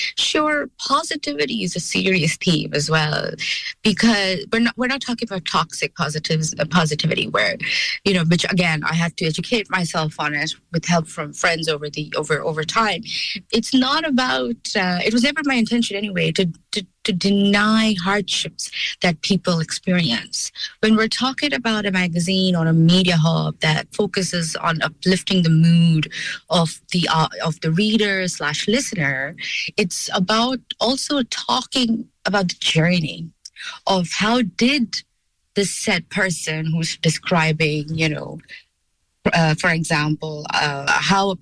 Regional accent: India; moved away as an adult; now in Cork, Ireland; I grew up in India and I've made Cork my home since 2012.

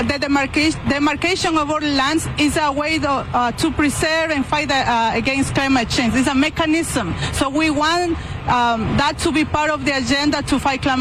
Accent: Pastaza, Ecuador; I'm from Ecuador, from the Amazon region in Ecuador, specifically from the province of Pastaza, where there are 7 indigenous groups living there

